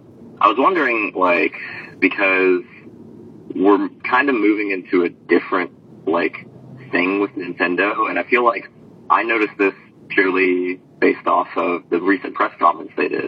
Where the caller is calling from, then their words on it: Georgia, United States; Hey, this is … from Georgia.